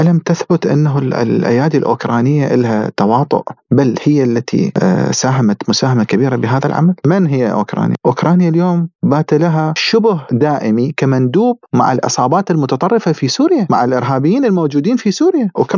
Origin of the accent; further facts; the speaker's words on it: Iraq; حتم علينا اليوم كعراقيين احنا لا سيما مثلا